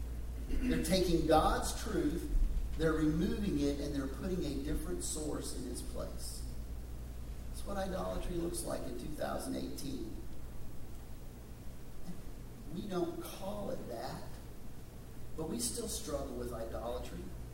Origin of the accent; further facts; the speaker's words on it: Texas, United States; I grew up in West Texas, and my grandfather had a ranch, and average 13, 15 inches of rainfall a year.